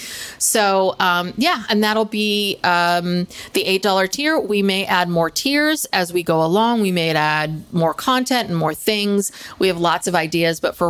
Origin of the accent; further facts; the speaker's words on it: California, United States; doing a whole series of stories about where we grew up in Mendocino County